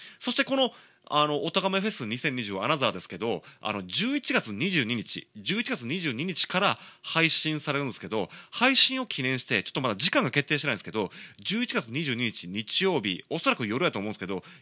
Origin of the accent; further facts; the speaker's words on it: Otsu, Shiga, Japan; 僕もともと滋賀県で育ってるんで、滋賀県は大津市の